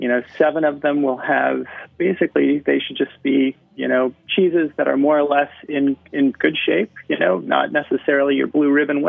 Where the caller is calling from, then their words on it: Portland, Oregon, United States; I'm calling in from Portland, Oregon.